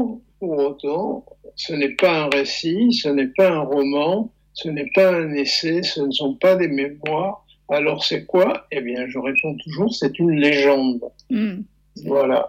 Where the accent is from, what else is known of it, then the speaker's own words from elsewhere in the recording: Marseille, Provence-Alpes-Côte d'Azur, France; moved away as an adult; qu'on avait entre 15 et 16, 17 ans, j'ai quitté Marseille, c'était 20 ans, je crois, hein.